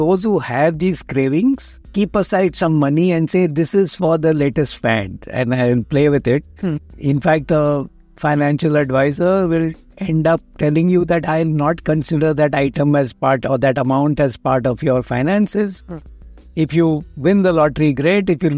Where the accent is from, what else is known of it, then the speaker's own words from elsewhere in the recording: Mumbai, Maharashtra, India; I grew up in Mumbai